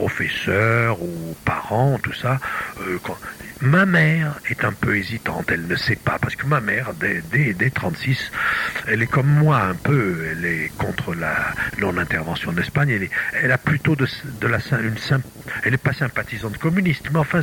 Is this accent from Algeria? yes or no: no; France; nous, en tant que Français